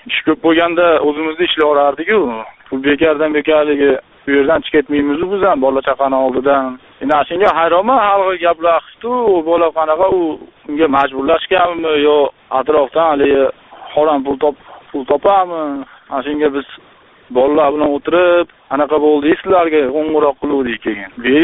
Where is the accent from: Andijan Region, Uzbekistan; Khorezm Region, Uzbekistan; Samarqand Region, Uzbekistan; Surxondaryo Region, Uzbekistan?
Andijan Region, Uzbekistan; Andijan; now in South Korea; Aka, o'zim hozir Koreyadaman aka. Koreyadaman, o'zim Andijonlikman.